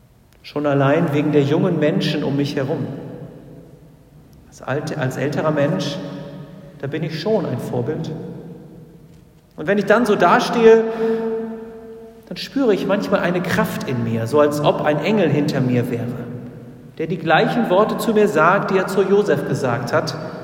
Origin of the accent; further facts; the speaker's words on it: Ukraine; Ich freue mich immer, wenn ich Schätzdrück, ein Weihnachtslied aus meiner Heimat höre.